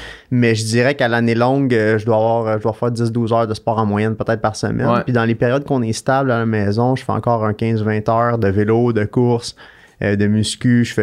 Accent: Montreal, Quebec, Canada; also born or lived in Trois-Rivières, Canada; Moi, je viens de Montréal, mais j'étais à l'école à Trois-Rivières au secondaire. Puis après ça, j'ai déménagé à Québec.

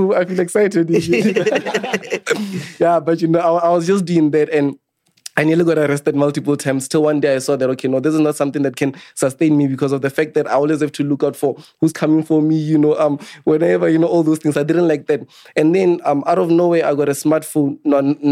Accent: Lephalale, Limpopo, South Africa; I come from Limpopo, Lephalale, which is in Limpopo.

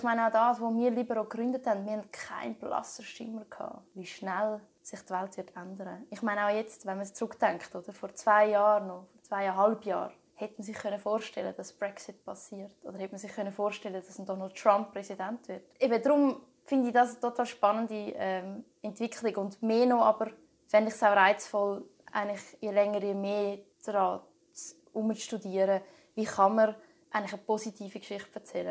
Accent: Niederhasli, Zurich, Switzerland; in dieser Gemeinde, in Niederhasli, wo ich aufgewachsen bin.

